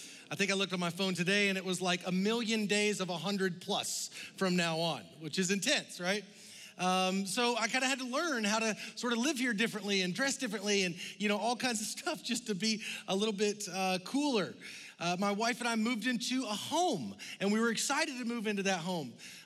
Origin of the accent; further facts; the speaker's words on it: Georgia, United States; now in Texas, United States; my wife Macy and I, she's from Mississippi, I'm from Georgia.